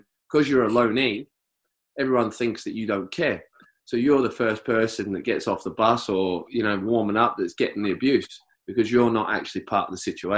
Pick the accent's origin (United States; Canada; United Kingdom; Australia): Australia; growing up in Australia.